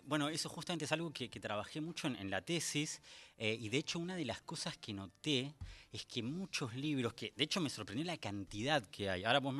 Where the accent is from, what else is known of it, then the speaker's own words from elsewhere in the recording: Argentina; Cuando yo digo que soy argentino, es como que realmente noto un interés